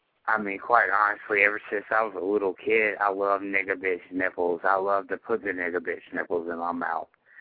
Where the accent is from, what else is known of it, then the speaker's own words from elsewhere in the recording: Tampa, Florida, United States; I'm from Tampa.